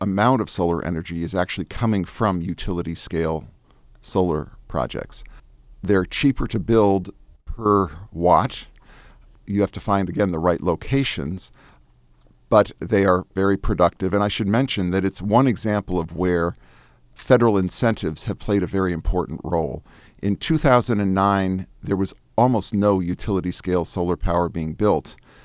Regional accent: Massachusetts, United States; Interestingly, Massachusetts, my home state, has installed about 850 megawatts of solar capacity.

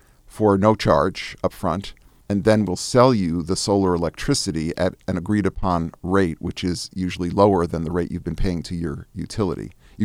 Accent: Massachusetts, United States; Interestingly, Massachusetts, my home state, has installed about 850 megawatts of solar capacity.

